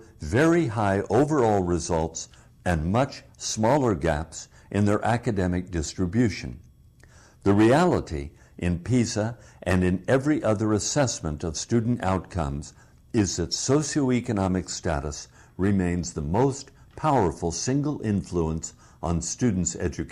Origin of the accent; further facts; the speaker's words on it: Winnipeg, Manitoba, Canada; A recent study in my hometown of Winnipeg